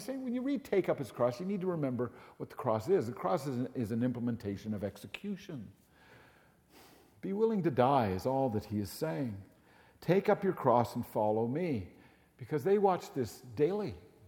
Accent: Newfoundland and Labrador, Canada; I grew up in Newfoundland, and in some parts of Newfoundland, they drop the H where it is and put it where it isn't.

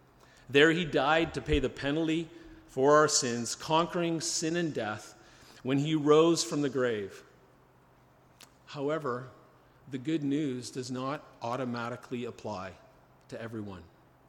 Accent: Canada; Advertising and the culture tell me I am Canadian. And while I am

